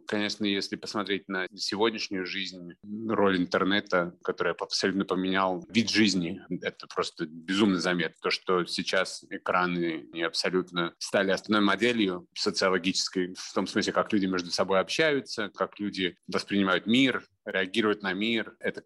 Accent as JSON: {"language": "Russian", "town": "Yekaterinburg", "region": "Sverdlovsk Oblast", "country": "Russia", "also_born_or_lived": "Moscow", "moved": "as an adult", "lives_now": "New York, United States", "said": "Я, на самом деле, с Урала. Я из Екатеринбурга и приехал в Москву получать высшее образование и начал работать в Москве."}